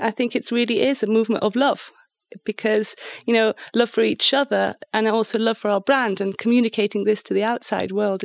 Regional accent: Greece; now in Germany; maybe initially people might have felt fearful that I'm like foreign, I came from Greece, I'm half English, half Greek, being in the German environment.

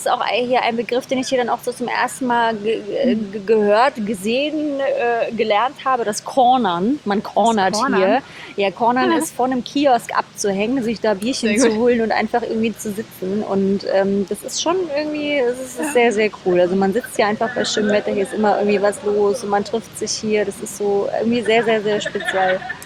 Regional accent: Berlin, Germany; also born or lived in Rostock / Leipzig / Erfurt; now in Cologne, Germany; Ach ja, geboren bin ich in Rostock, noch zu Ostzeiten an der Ostsee. Dann habe ich damit mit meiner Mama, ich bin alleine mit meiner Mama aufgewachsen, in Leipzig gelebt, in Erfurt, bin da im Kindergarten gegangen. Dann sind wir nach Berlin gezogen, nach Ost-Berlin.

